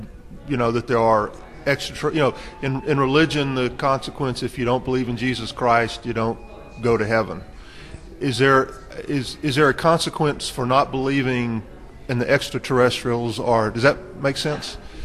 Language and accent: English; Maumelle, Arkansas, United States; From Maumelle, Arkansas.